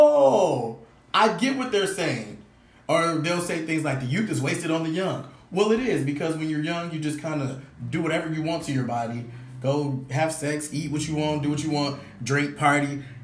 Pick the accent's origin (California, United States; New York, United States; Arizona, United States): California, United States; now in Virginia, United States; So, one thing is, I'm from California, and living in Virginia